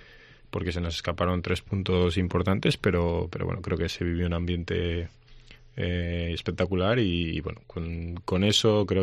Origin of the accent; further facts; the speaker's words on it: Burgos, Castile and León, Spain; born there; yo soy nacido en Burgos. Lo que pasa que ya pues desde que era bien pequeño se puso mal